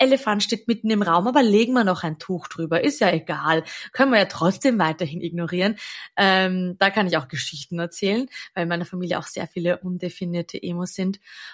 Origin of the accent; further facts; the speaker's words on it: Austria; ich glaube, den gibt es in Deutschland auch, aber bei uns in Österreich sagt man